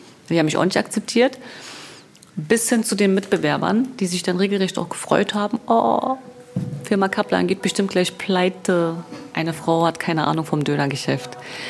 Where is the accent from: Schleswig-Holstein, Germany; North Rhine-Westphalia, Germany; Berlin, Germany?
Berlin, Germany; ich bin 40 Jahre alt und lebe in Berlin. Ich bin in Berlin geboren, groß geworden und bin Unternehmerin.